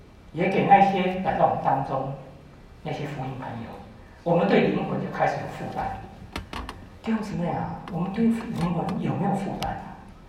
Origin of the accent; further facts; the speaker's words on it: China; 因为我们都是受到中国式的那种教育长大的